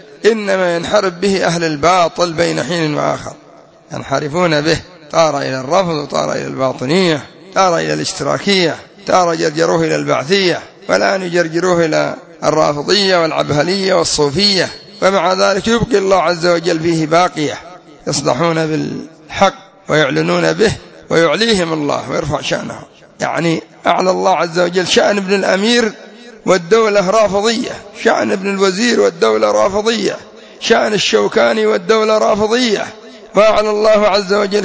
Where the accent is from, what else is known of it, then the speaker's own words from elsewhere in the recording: Yemen; زبالة العالم موجودة عندنا في اليمن